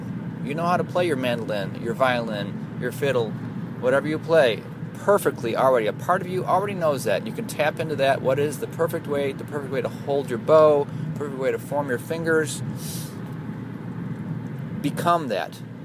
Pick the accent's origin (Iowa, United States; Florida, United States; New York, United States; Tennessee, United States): New York, United States; Buffalo; a harmonica virtuoso from my hometown of Buffalo.